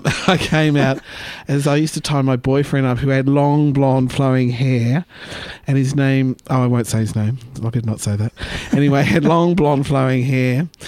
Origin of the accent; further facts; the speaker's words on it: Melbourne, Victoria, Australia; So anyway, I'm from Melbourne. I was born in Carlton, raised in Preston by lesbians.